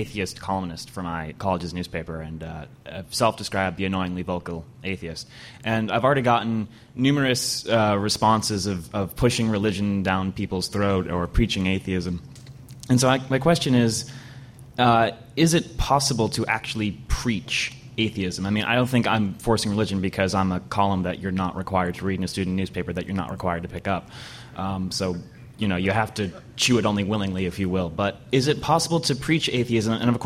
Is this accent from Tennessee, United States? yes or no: no; Corvallis, Oregon, United States; from Corvallis, Oregon.